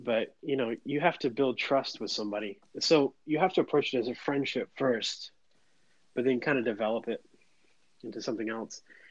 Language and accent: English; India; Is it like they think I'm an Indian guru? Because I'm Indian.